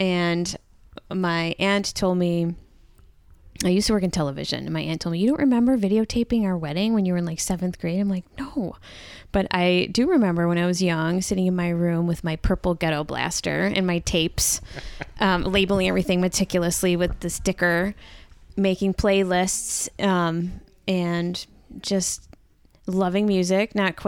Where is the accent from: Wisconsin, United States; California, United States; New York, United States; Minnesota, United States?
New York, United States; Greece; Born and raised in Greece. Okay. West Side's the best side.